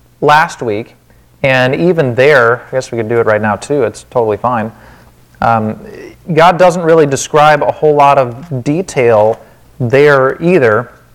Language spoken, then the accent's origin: English; Wisconsin, United States; accent: Wisconsin; I'll try to keep my Wisconsin accent on the down low.